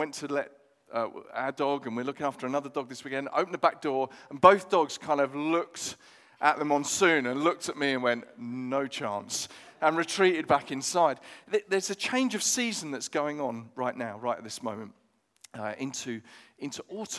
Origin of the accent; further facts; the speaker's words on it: London, United Kingdom; now in Sussex, United Kingdom; this was before I moved to Sussex, I'm originally from North London, before I moved to Sussex